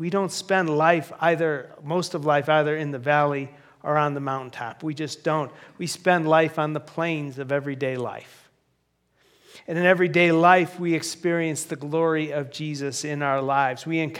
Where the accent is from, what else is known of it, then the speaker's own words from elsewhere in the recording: Cleveland, Ohio, United States; we had to go to my hometown, Cleveland, Ohio, to visit my dad.